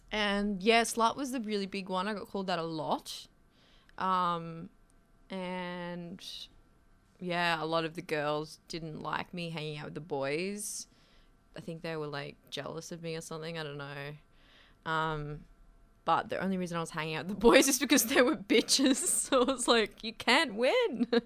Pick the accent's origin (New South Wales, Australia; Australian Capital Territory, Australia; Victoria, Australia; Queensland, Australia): Queensland, Australia; Then I moved straight out of home as soon as I turned 18. I moved to Brisbane. I grew up on the Sunshine Coast.